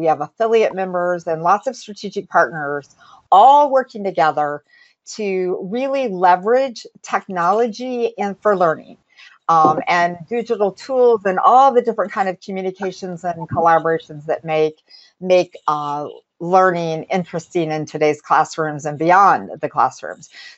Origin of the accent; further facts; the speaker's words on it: Indiana, United States; I come from Indiana, where I live, and I was working at the Department of Ed there.